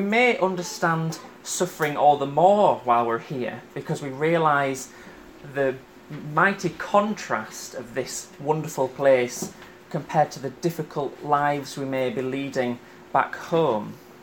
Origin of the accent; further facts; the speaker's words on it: Huddersfield, Yorkshire and the Humber, United Kingdom; also born or lived in Scotland; now in Leicester, United Kingdom; I am originally from Huddersfield in England.